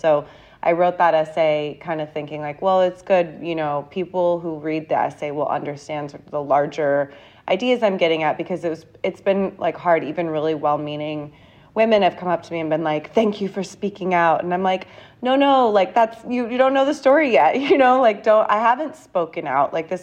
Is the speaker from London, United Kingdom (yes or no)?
yes; London, United Kingdom; born there; No, I was born in London, actually.